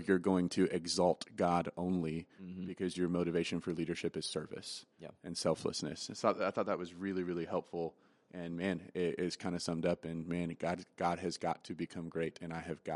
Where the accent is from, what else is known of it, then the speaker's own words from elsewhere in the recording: Texas, United States; Now, I always like to joke, I'm from Texas, and so there's the phrase, everything is bigger in Texas